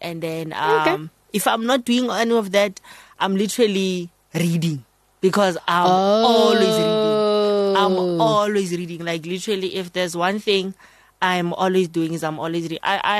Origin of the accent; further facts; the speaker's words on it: Pretoria, Gauteng, South Africa; I come from Pretoria. I grew up in Pretoria. I think I arrived in Pretoria in the year 2000. Grew up here, basically.